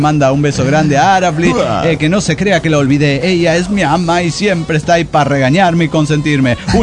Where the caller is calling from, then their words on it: Mexico City, Mexico; de Ciudad de México.